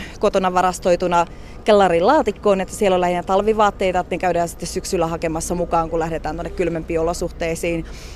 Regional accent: Tampere, Pirkanmaa, Finland; me ollaan Helsingissä asuttu ja sitten niin mä oon Tampereelta kotoisin, niin on siellä edelleen pieni asunto

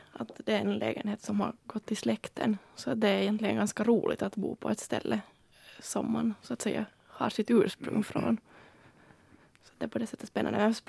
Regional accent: Helsinki, Uusimaa, Finland; Men jag är uppvuxen på Brände och där fanns nog en del revar.

